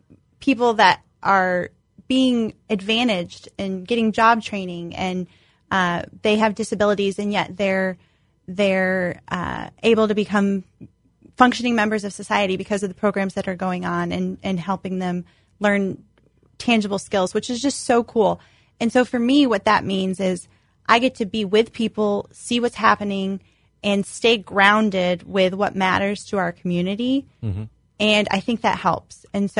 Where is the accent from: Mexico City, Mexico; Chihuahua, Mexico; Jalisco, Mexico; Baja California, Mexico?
Chihuahua, Mexico; Juárez; also born or lived in El Paso, Texas; So I grew up in Juarez, Mexico, El Paso, Texas, right on the border there.